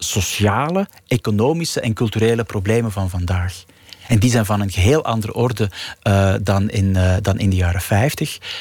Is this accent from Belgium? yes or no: yes; Belgium; Ben je Vlaming, ben je Belg, sluiten die twee elkaar uit, vullen ze elkaar aan. Dat zijn dagelijkse dingen voor iedereen met mijn achtergrond.